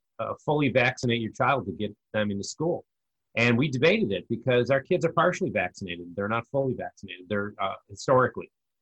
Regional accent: United States; I like freedom. I'm an American, right?

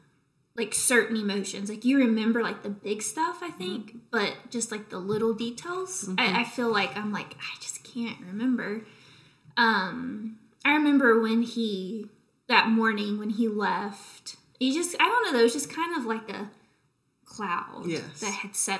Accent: Georgia, United States; Again, I'm from Southeast Georgia.

